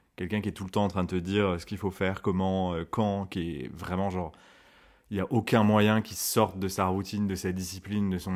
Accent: Switzerland; je suis suisse aussi.

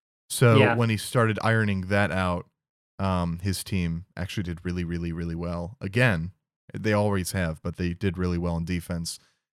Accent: Chicago, Illinois, United States; I am a Chicagoan, born and raised. I don't live in Chicago anymore

